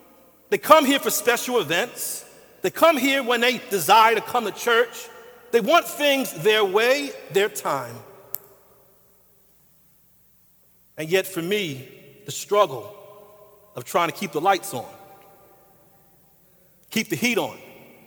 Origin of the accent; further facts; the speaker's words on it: Philadelphia, Pennsylvania, United States; I grew up in North Philly.